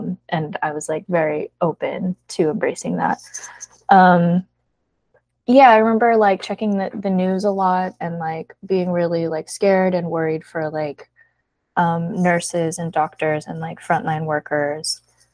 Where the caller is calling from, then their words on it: Sacramento, California, United States; I'm speaking from Sacramento.